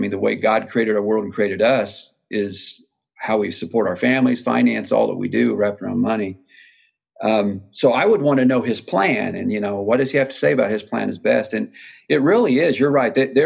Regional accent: the Ozarks, United States; I was born and raised in the Ozarks

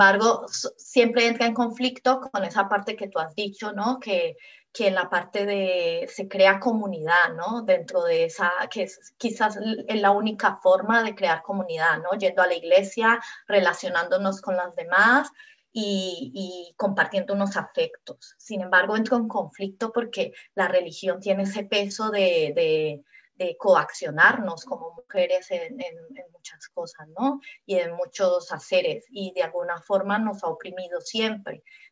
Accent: Colombia; now in Madrid, Spain; Yo soy colombiana y he pasado alrededor de 10 años viviendo en Madrid

